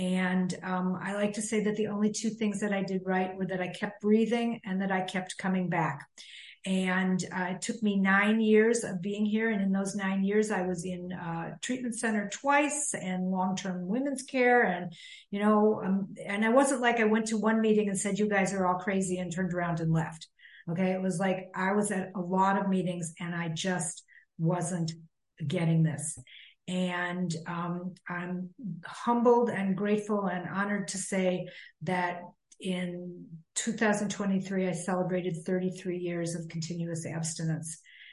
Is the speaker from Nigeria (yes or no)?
no; Chicago, Illinois, United States; I grew up in Chicago.